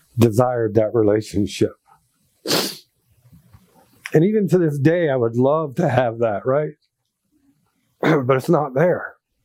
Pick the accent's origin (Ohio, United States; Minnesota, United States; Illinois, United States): Ohio, United States; we lived in North Carolina at the time, and we're both originally from Ohio.